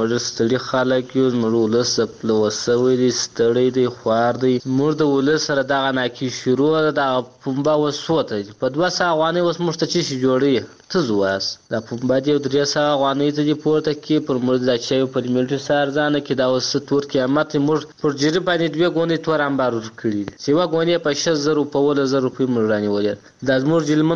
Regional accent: Helmand, Afghanistan; موږ د هلمند یو.

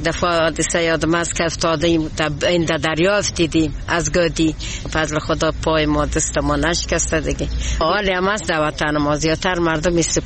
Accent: Herat, Afghanistan; ماده از هرات هستیم

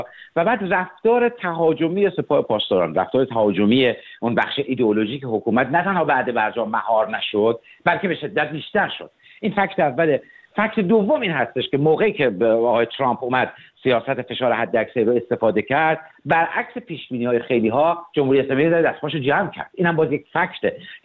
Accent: Iran

